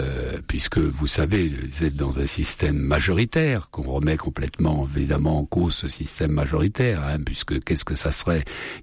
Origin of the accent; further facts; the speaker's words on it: France; un Français, je suis Français moi, monsieur